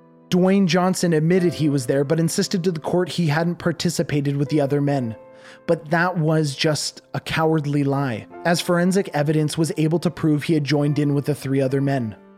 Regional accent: Canada; As a Canadian, we learn about the Underground Railway.

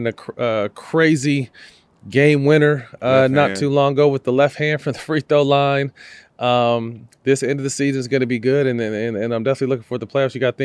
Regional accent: Sacramento, California, United States; The A's, baseball news, are going up I-80 to my hometown of Sacramento.

